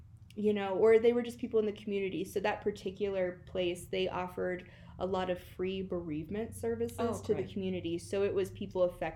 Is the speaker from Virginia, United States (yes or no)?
yes; Virginia, United States; growing up, you know, in, you know, I'm from Virginia, so, I mean, we never really discussed it